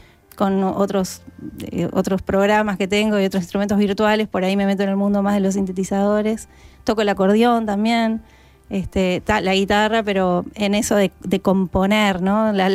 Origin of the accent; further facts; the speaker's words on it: Shangri-La, Canelones, Uruguay; vivo, me crié en Shangri-La